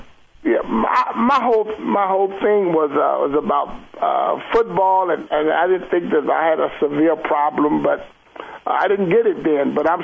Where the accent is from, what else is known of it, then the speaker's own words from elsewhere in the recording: Houston, Texas, United States; I was in Houston, and it was the time. I'm from Houston, and mm-hmm. I went to Houston in 1995, and I stayed there until 2004.